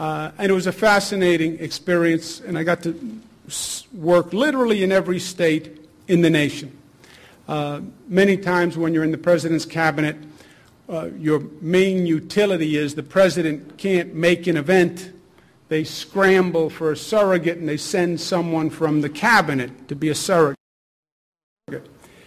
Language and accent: English; New York, United States; they would figure out I was from New York